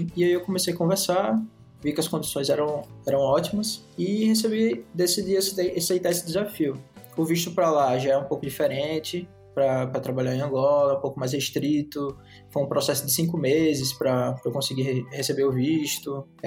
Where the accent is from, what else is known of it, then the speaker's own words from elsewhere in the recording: Northeast Region, Brazil; pelo sotaque da gente, né, tô me sentindo em casa com os caras, que a gente é do Nordeste, e eu tava lá trabalhando tranquilamente em Maceió